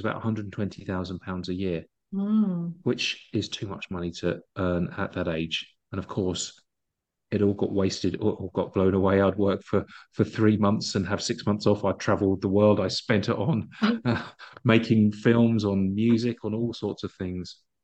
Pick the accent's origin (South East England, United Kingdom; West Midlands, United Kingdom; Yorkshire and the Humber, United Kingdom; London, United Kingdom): South East England, United Kingdom; Brighton; a big travel banking company in well, in the world, but their European headquarters in Brighton, in my hometown.